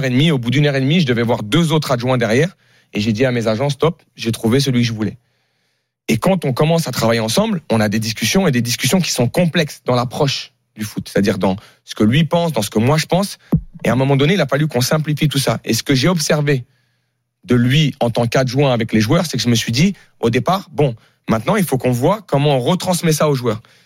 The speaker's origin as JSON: {"language": "French", "town": "Paris", "region": "Île-de-France", "country": "France", "tie": "born there", "said": "je suis né à Paris."}